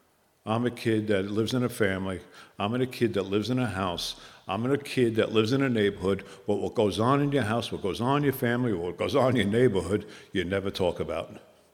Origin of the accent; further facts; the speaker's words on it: New Jersey, United States; I come from the Jersey.